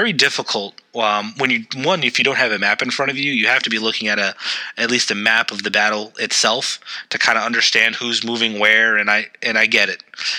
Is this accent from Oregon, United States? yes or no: no; New York, United States; Now, growing up on Long Island, I know that in August, we get these rather cool nights, but these super hot days